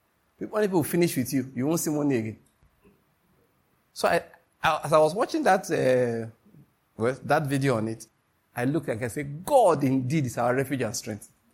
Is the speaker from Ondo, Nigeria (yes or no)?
yes; Ondo, Nigeria; born there; also born or lived in Edo State / Taraba State / Lagos State; I was born in Ondo State, went to school, university in Edo State, did NYC in Taraba State, then did residency in Lagos State. Is it not going abroad that I'm now in Enugu State?